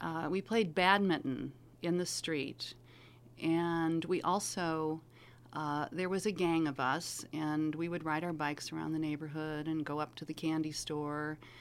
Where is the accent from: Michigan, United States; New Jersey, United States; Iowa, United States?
Michigan, United States; Detroit; I was born in Detroit at St. John's Hospital, and I grew up in Detroit, and I went to Detroit Public Schools and got a fantastic education.